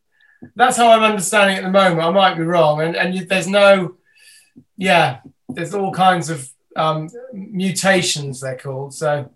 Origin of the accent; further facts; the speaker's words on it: Wales, United Kingdom; I already do mindfulness, of course. I'm Welsh.